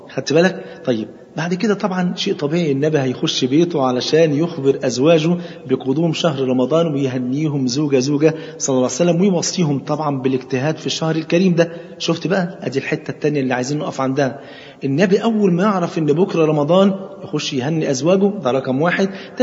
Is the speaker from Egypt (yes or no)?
yes; Egypt; عندنا في مصر هنا طبعا أنتوا عارفين إن الفول عندنا فرض عين